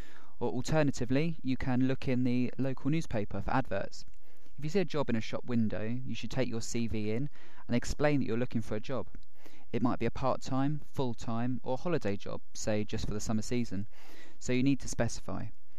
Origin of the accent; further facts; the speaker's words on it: Canterbury, South East England, United Kingdom; In my hometown of Canterbury, Kent, in the southeast of England